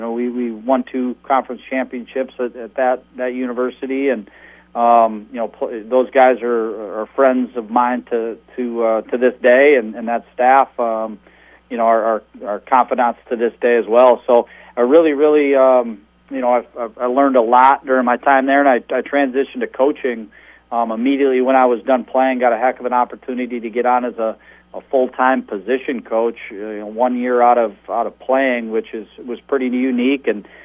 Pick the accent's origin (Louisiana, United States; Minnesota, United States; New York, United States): Minnesota, United States; Blaine; growing up in Blaine was an awesome football community